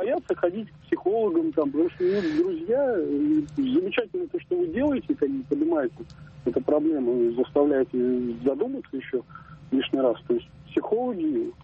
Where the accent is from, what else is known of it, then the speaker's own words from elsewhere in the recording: Moscow, Russia; Я из Москвы.